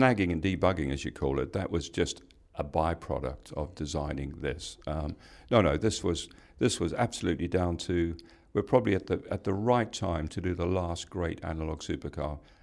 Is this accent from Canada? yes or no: no; Durban, KwaZulu-Natal, South Africa; born there; Durban, yes, I was born